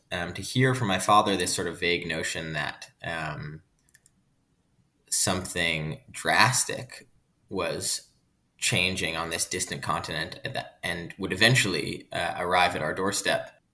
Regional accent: New Jersey, United States; I grew up in New Jersey, where my father works as an oceanographer at Rutgers University

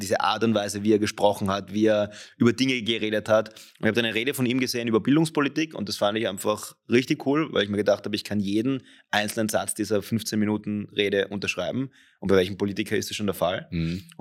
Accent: Innsbruck, Tyrol, Austria; ich bin in Innsbruck aufgewachsen, in Tirol

